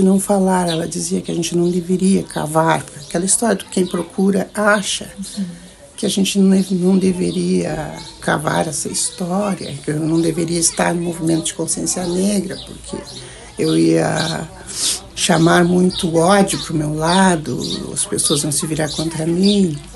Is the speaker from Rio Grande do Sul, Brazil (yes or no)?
yes; Porongos, Rio Grande do Sul, Brazil; Eu nasci em Porongos, minha família recebeu de herança umas terras. Nós nos criamos nessas terras.